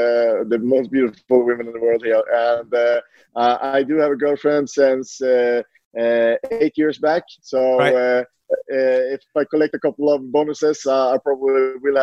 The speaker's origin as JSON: {"language": "English", "country": "Sweden", "tie": "born or raised there", "also_born_or_lived": "Norway", "moved": "as an adult", "said": "I rep both Norway and Sweden. And, you know, I grew up in Sweden. I lived here until I was 20 years old. Then I moved to Norway. So I lived for 12 years in Norway and 20 years in Sweden."}